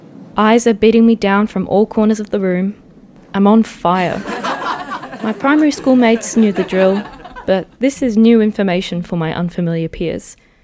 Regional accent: Glasgow, Scotland, United Kingdom; born there; I was born in Glasgow, Scotland. My parents gave me an Irish name

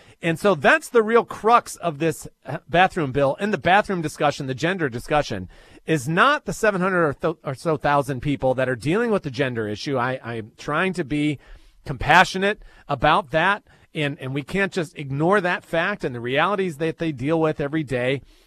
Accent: North Carolina, United States; They were going to do a new global operations center in Charlotte, North Carolina, here in my home state.

